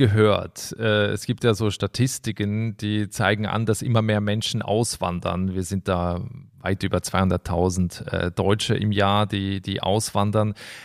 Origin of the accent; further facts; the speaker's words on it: Basel, Switzerland; Ich komme aus der Region Basel, eine ganz tolle Stadt.